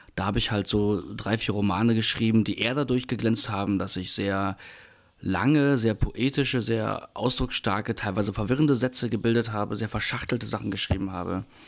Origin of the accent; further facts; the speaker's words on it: North Rhine-Westphalia, Germany; born there; geboren irgendwann im Münsterland vor vielen Jahren